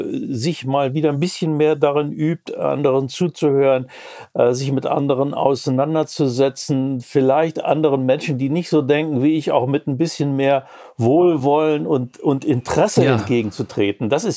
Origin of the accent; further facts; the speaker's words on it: Braunschweig, Lower Saxony, Germany; ich bin ja selber aus den Grenzgebieten zu Norddeutschland, also aus Braunschweig, ich kam dann nach München